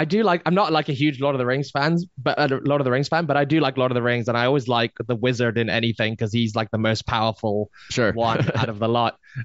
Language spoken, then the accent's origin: English; Hong Kong; So I grew up in Hong Kong